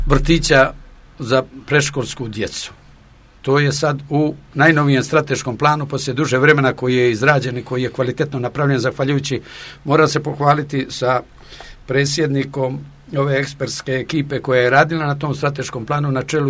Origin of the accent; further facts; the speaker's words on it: Sveti Stasije, Kotor Municipality, Montenegro; da sam i ja stanovnik Svetoga Stasije i da sam rođen na Svetom Stasiji